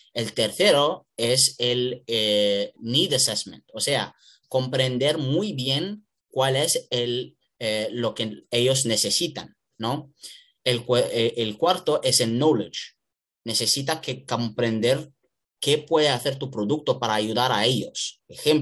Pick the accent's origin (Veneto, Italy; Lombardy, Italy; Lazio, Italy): Lombardy, Italy; Milan; Spanish is a second language; Pues yo soy italiano de Milano y yo desde que fui pequeño quería ser un footballer.